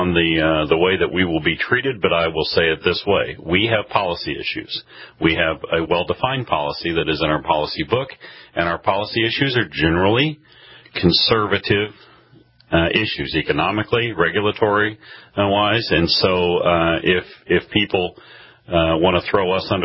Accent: Indiana, United States; I'm not from Ohio. the Hoosier in me wants me to reject that Ohio State thing

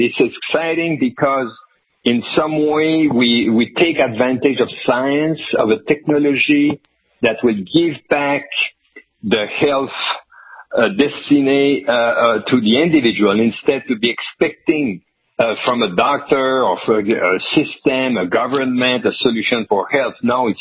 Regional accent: Canada; You know, I come from Canada. I know what is a social medicine.

